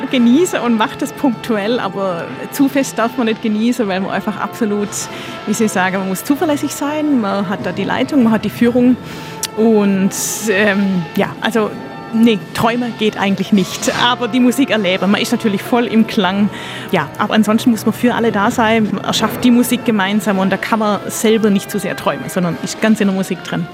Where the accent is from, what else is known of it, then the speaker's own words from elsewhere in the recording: Baden-Württemberg, Germany; Und ich komme tatsächlich aus der Gegend. Also ich komme eine Viertelstunde entfernt von Reutlingen